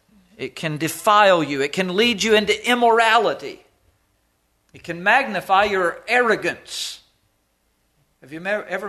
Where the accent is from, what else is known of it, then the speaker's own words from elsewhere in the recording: the South, United States; I grew up in the South.